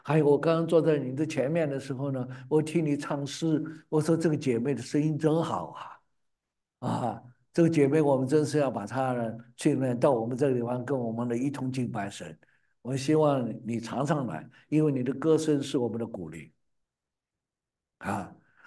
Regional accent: China; 我们中国人呢，差不多人呢都是这样的。

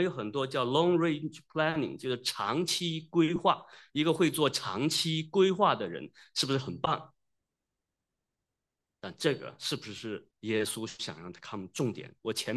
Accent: China; 那圆明园呢，是我们中国人觉得那个园林修造的是非常好的，

